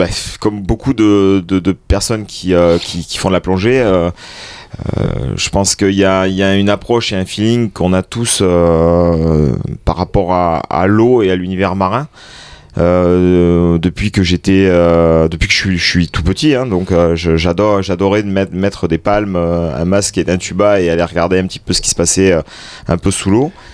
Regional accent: Perpignan, Occitanie, France; moved away as an adult; Je suis catalan, donc je suis de Perpignan exactement. Et donc j'ai fait toutes mes études là-bas, une partie à Marseille aussi, et puis après je me suis expatrié un peu partout, un peu à Paris, ensuite sur les Cévennes

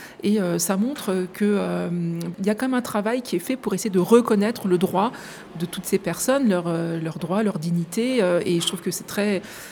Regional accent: Nancy, Grand Est, France; Donc, moi, je viens de Nancy. Mon père était infirmier, ma mère vendeuse.

